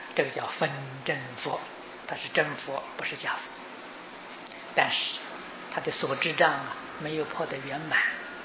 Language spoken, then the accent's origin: Chinese; China; 我们中国人讲七情五欲，这是烦恼。